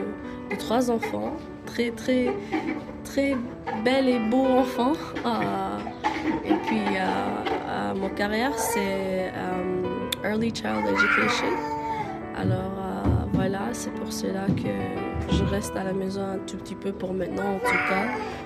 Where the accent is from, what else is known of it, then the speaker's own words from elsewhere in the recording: Djibouti; now in Canada; Oui, j'étais né en autre pays. Je viens de Djibouti.